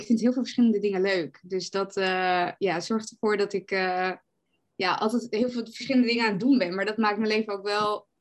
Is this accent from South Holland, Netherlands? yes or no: no; Amsterdam, North Holland, Netherlands; Ik ben 24 jaar. Ik kom uit Amsterdam.